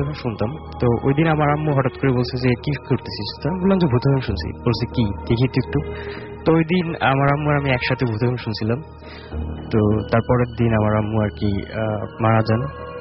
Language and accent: Bangla; Chhoto Monika, Barisal Division, Bangladesh; আমাদের গ্রাম হচ্ছে ভোলা জেলার বোরহানউদ্দিন উপজেলার ছোটমণিকা গ্রামে